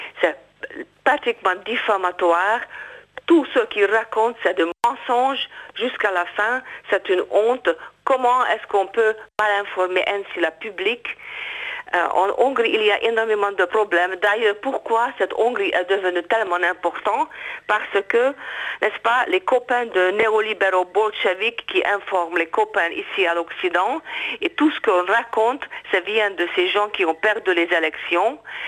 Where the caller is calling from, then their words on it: Geneva, Switzerland; de Genève.